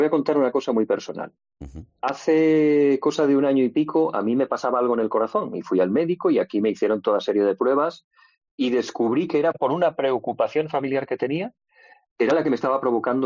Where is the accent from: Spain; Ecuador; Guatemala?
Spain; Galicia; yo creo que voy a pasar un final de vida muy feliz en mi tierra gallega, porque los gallegos al final siempre regresamos